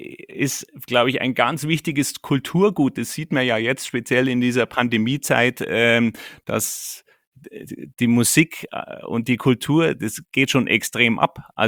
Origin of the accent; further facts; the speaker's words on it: Bad Tölz, Bavaria, Germany; born there; Ich bin Bayer durch und durch. Ich bin hier in Bad Hölz geboren und ich stehe voll zu meinen Wurzeln. Ich bin mit Rockmusik aufgewachsen